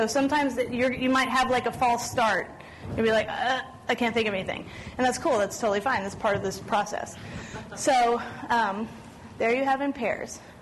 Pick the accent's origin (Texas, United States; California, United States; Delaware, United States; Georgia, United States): Texas, United States; She's just discovering I'm from Texas. She's like, how can you be from Texas?